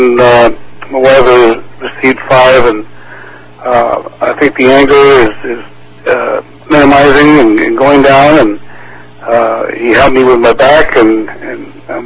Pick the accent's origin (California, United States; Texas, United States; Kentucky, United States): California, United States; La Habra; I'm from La Habra.